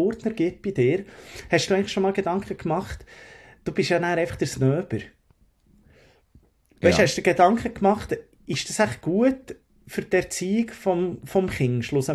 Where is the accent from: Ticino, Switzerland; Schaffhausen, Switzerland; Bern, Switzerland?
Ticino, Switzerland; Locarno; Das ist Schande über meinen Heimatort, muss man sagen. Ich bin ein alter Ticinese, Locarno Ticino.